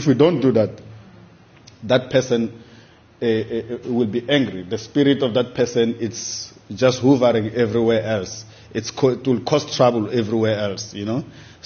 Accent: Soweto, Gauteng, South Africa; when I was growing up in Soweto, it was so easy.

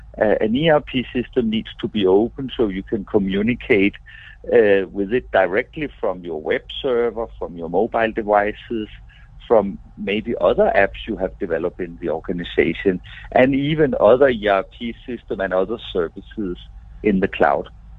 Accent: Denmark; I'm from Denmark up north. There we have heaters in the house.

